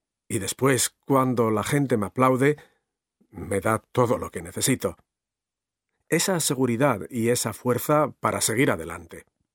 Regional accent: Spain; Me sentiría el hombre más feliz del mundo si pudiera llevar la música de mi tierra, España, por todo el planeta.

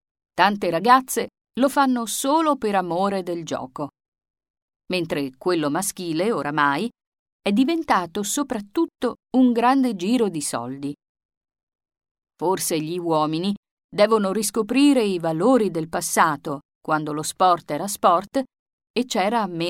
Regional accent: Isola del Liri, Lazio, Italy; Sono di Isola Liri, un paese in provincia di Frosinone.

